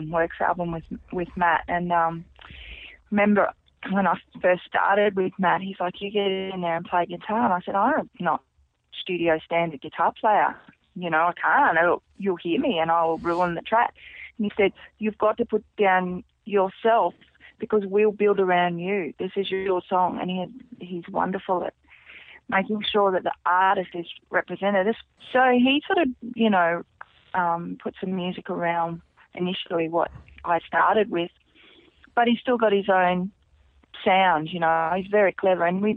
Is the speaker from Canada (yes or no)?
no; Mallee, Australia; but I grew up in the Mallee and the Lovegrass, I know.